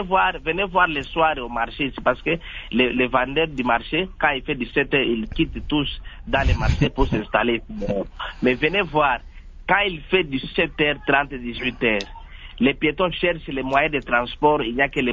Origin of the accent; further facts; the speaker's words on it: Maniema, DR Congo; Chez nous au Maniema, les moyens de transport, les bus en commun, tout ça n'existe pas.